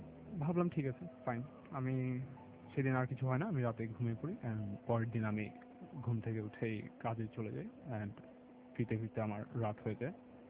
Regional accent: Dhaka, Dhaka Division, Bangladesh; From Banani.

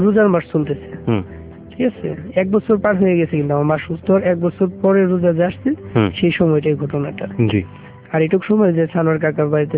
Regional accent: Manikganj, Dhaka Division, Bangladesh; পরে আমি বললাম যে আমার বাড়ি মানিগঞ্জ, আমার কাছে দেখেন ইয়ার কমিশনার নাম্বার আছে।

